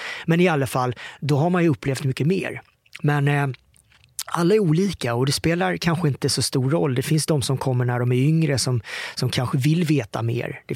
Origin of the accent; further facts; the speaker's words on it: Mörrum, Blekinge, Sweden; som 10 månader gammal, så kom jag till Sverige. Ner till Murrum i Blekinge, till mina föräldrar. Mamma Anita, pappa Björn. Och där växte jag upp.